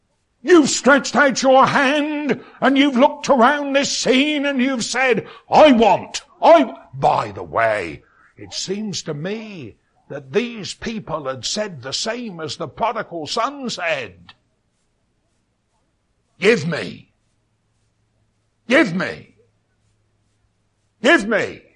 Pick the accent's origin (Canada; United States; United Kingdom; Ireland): United Kingdom; England; as far as an Englishman is concerned